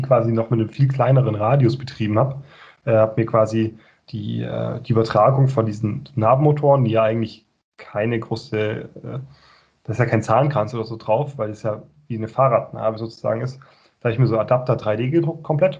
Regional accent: Bavaria, Germany; Ich komme aus dem Allgäu ursprünglich

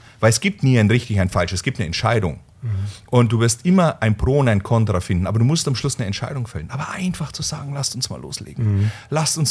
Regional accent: Bavaria, Germany; Das ist für mich die konservative Mitte, mit der bin ich ja auch in Bayern quasi aufgewachsen, schon immer.

